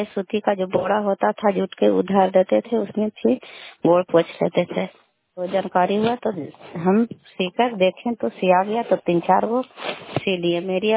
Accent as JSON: {"language": "Hindi", "town": "Chandi", "region": "Bihar", "country": "India", "said": "प्रखंड चंडी, जिला ललंदा का निवासी हूँ।"}